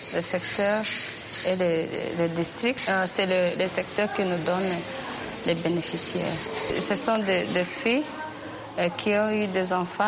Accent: Kibuye, Western Province, Rwanda; Nous sommes devenus de Kibuye.

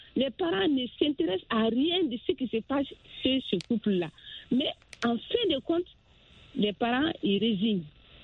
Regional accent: Mali; chez nous au Mali, ici

